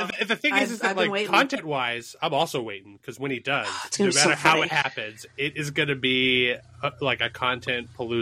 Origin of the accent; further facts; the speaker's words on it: the South, United States; accent: southern; can definitely do a southern accent because I'm originally from the South.